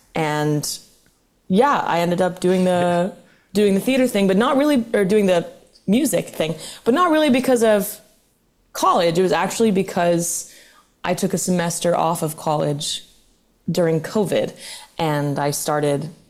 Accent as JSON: {"language": "English", "region": "Midwest", "country": "United States", "tie": "born or raised there", "said": "I grew up in the Midwest and in a town where, like I said, I didn't know anyone who had become a professional performer."}